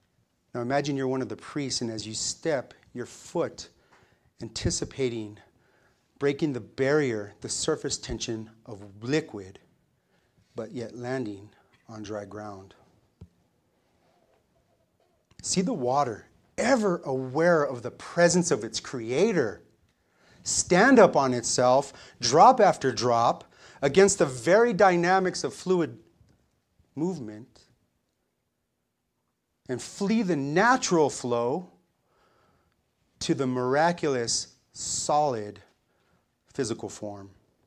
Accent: New Mexico, United States; I'm from New Mexico, and the only river I know is just mud, right?

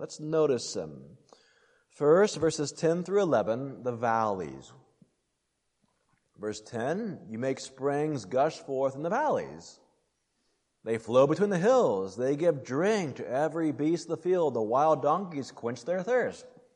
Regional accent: Colorado, United States; Now, I grew up in Colorado, and I don't mean to offend those of you from the east.

